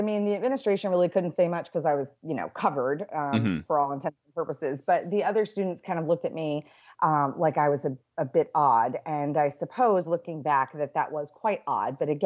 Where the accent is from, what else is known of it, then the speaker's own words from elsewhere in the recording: Florida, United States; also born or lived in Midlothian, Virginia; I moved from Florida to a little town in Virginia in the middle of nowhere called Midlothian, Virginia. And coming from Florida, you know, down here where I'm at now, it's hot, it's sunny.